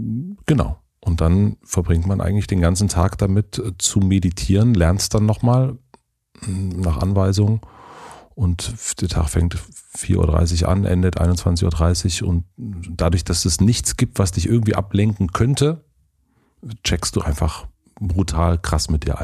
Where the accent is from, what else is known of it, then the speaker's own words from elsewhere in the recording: Berlin, Germany; Ich sage, ich komme aus Berlin.